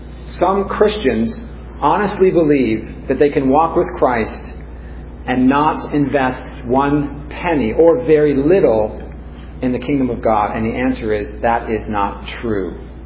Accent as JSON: {"language": "English", "region": "California", "country": "United States"}